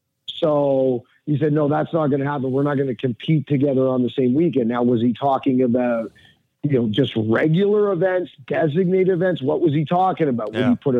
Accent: Canada; yes, I'm Canadian. but I'm also Italian, as you gentlemen know.

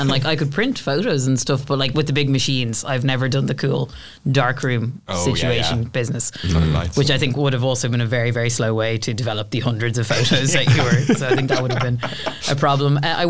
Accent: Ireland; moved away; one guy found out I was from Ireland and asked me, did I commute?

